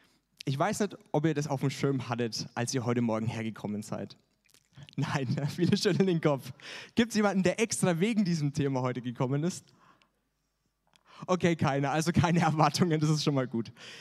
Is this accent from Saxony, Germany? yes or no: no; Bavaria, Germany; ich komme aus dem schönen Oberfranken, nicht weit weg vom Höllental. Das ist tatsächlich ein Tal dort, wo ich herkomme.